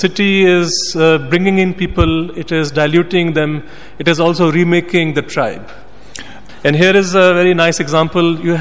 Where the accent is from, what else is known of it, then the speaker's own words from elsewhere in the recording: Pakistan; they immediately want to help me as a Pakistani in a strange city.